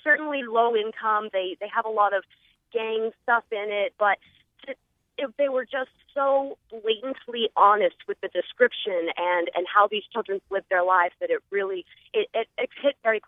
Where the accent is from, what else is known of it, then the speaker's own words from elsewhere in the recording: Lawrence, United States; I grew up in Lawrence.